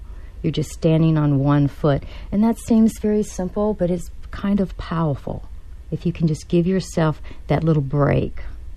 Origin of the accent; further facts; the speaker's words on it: Mississippi, United States; I grew up in Mississippi and never had seen it before